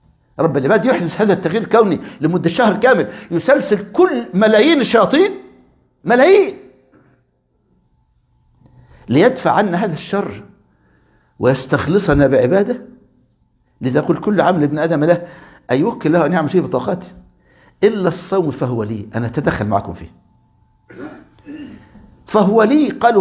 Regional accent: Qatar; بعض المستخدمين عندنا في قطر

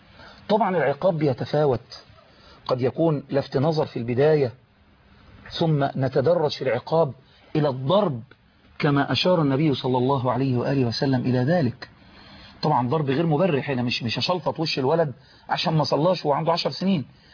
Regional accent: Egypt; هو ده العمل الوظيفي عندنا في مصر

